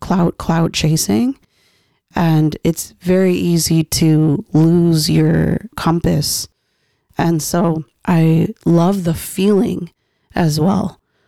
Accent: Canada; as a Filipino Canadian

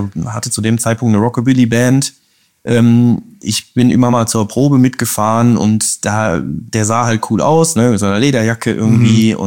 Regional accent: Moers, North Rhine-Westphalia, Germany; now in Duisburg, Germany; also ich wohne jetzt in Duisburg, aber ich komme eigentlich aus Moers

